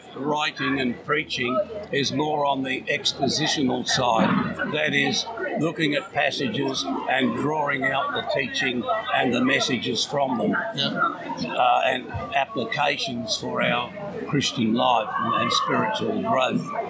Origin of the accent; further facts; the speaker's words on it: Smithfield, Australia; We are actually from Smithfield. We're pretty local, but yep.